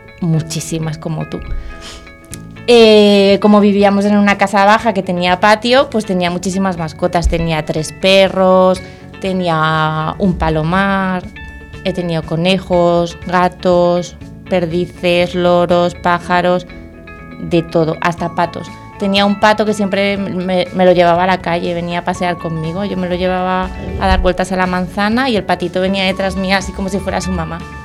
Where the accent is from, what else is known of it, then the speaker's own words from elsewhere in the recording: Madrid, Community of Madrid, Spain; born there; Pues yo nací en 1979. Y nací en Madrid, en el barrio de La Latina. No tengo pueblo.